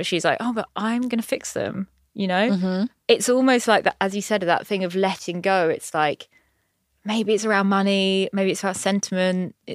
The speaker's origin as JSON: {"language": "English", "town": "Brighton", "region": "South East England", "country": "United Kingdom", "tie": "born or raised there", "said": "I mean, I grew up in Brighton"}